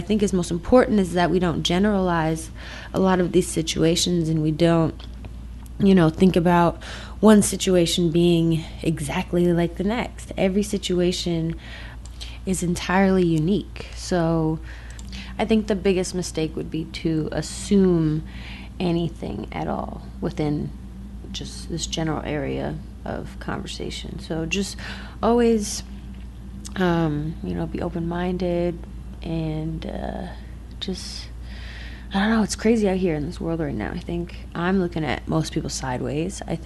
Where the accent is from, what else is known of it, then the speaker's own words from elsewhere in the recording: Chicago, Illinois, United States; If you are new here, I am from Chicago, Illinois.